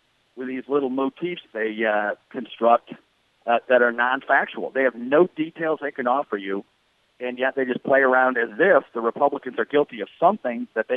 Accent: Detroit, Michigan, United States; I grew up in Detroit and middle of Michigan, and I know those folks, right?

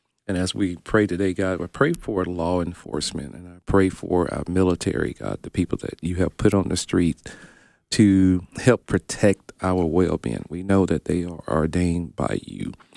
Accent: Tupelo, Mississippi, United States; born there; Again, I was born right here in South Tula, Tupelo, Mississippi, to a sharecropper and my mom, who worked on some of the properties around to raise six kids.

